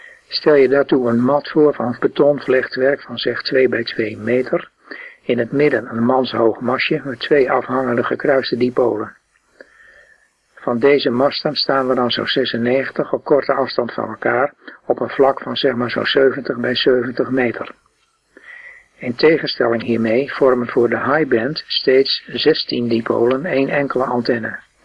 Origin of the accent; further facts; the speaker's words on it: Groningen, Netherlands; born there; als geboren Groninger met ouders uit de kop van Drenthe